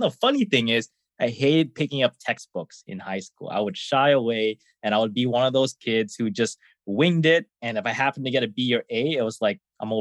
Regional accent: Da Nang, Vietnam; I'm originally from Vietnam. There's a specific area called Da Nang that I'm from. It's more of the, what's the way to put it? It's a lot more privileged area than most. So I was very fortunate growing up.

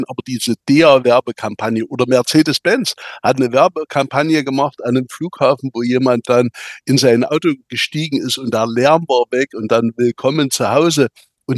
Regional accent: East Germany, Germany; Und wir hatten ja in der DDR, ich komme ja aus der DDR, bis 1973

